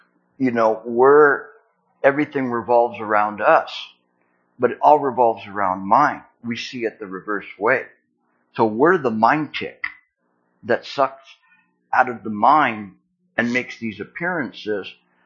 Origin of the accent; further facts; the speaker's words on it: California, United States; Well, I'm a Californian. We don't have those kind of ticks over there.